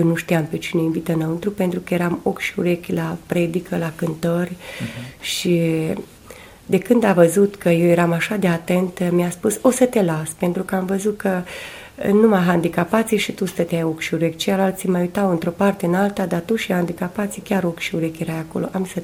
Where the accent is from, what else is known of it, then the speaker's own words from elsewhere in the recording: Rebrișoara, Bistrița-Năsăud, Romania; Aici, în Rebrișoara. Și m-a lăsat aici, în satul meu, să mă duc la adunare.